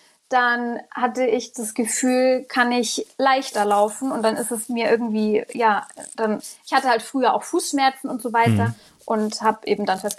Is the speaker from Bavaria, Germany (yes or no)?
yes; Bavaria, Germany; Berge gehen, weil ich komme aus dem Allgäu. Das heißt, die Berge sind halt vor meiner Nase.